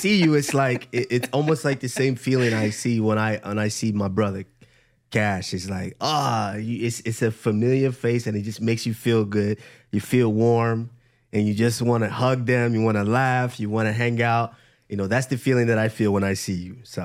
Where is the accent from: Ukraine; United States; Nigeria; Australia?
Nigeria